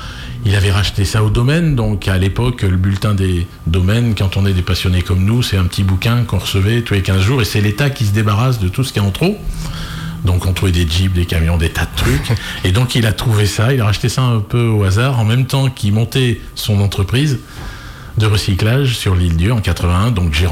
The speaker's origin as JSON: {"language": "French", "region": "Centre", "country": "France", "said": "parce que je suis originaire du centre de la France"}